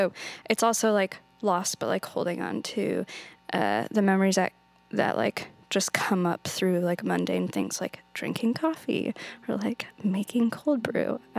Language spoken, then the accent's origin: English; Washington, United States; I grew up near Snoqualmie Falls, so I just feel like out east anywhere.